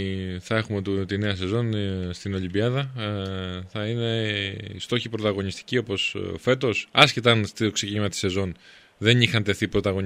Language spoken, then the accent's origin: Greek; Patras, Western Greece, Greece